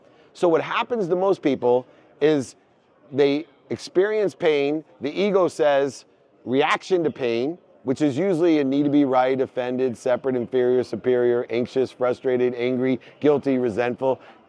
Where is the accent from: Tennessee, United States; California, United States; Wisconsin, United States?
California, United States; I'm from California. We know fires.